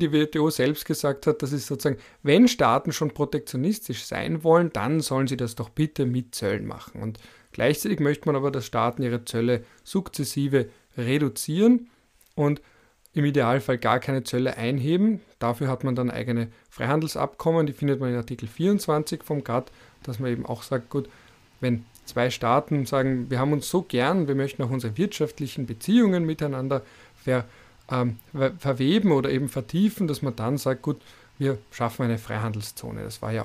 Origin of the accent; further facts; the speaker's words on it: Austria; also als Österreicher, wenn wir jetzt eine Automobilindustrie aufbauen wollen würden